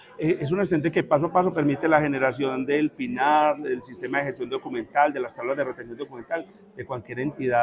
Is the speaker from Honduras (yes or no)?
no; Segovia, Antioquia, Colombia; soy de Segovia, Antioquia.